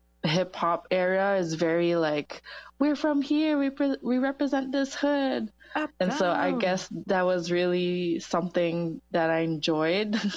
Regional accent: Côte d’Ivoire; I don't think I've ever felt bad about being Filipino. And I think a lot of that has to do with the fact that I grew up in Côte d'Ivoire, and I have like a good amount of family here

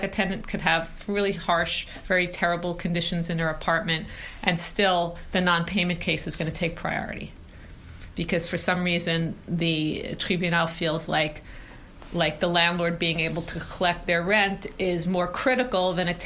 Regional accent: New York, United States; now in Montreal, Canada; I'm from New York, where things also are very dysfunctional, but in different ways.

